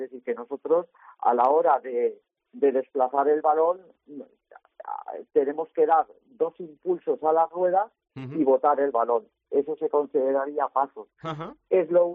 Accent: Elche, Valencian Community, Spain; Mira, somos de Elche, yo soy de Elche, de Vigo

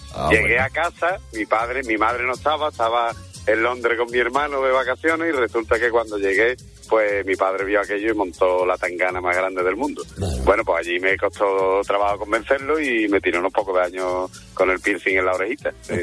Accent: Jerez de la Frontera, Andalusia, Spain; yo soy aquí de Jerez

